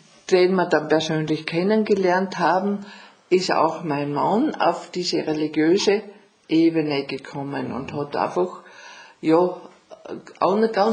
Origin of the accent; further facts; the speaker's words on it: Breitenau, Austria; Ich bin geboren in der Breitenau, bin in sehr engen Verhältnissen aufgewachsen. Wir haben so eine Küche, Zimmer gehabt und da waren wir doch 5, 6 Kinder und es war etwas eng.